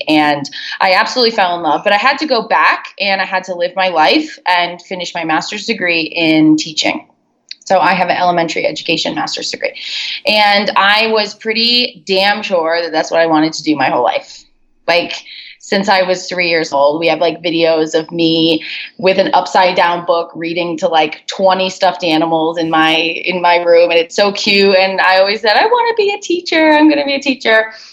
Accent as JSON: {"language": "English", "region": "Connecticut", "country": "United States", "moved": "yes", "said": "I'm originally from Connecticut. If anyone is listening that's from New England, shout out to you."}